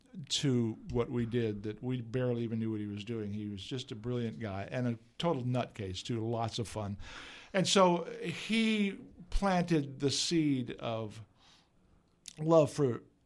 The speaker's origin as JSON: {"language": "English", "town": "San Antonio", "region": "Texas", "country": "United States", "tie": "born or raised there", "also_born_or_lived": "Austin", "said": "I was born and raised in San Antonio."}